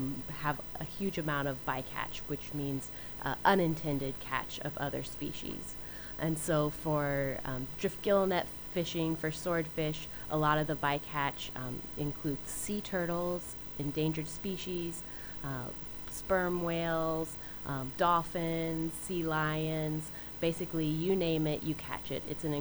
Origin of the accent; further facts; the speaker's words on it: Ohio, United States; I'm from Ohio, a pretty landlocked state, but you don't have to grow up near the ocean or on the ocean to be a deep lover of the ocean.